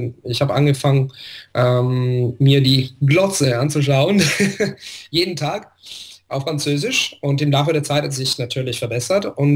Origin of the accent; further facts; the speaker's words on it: Italy; die sind Italiener, ich bin auch Italiener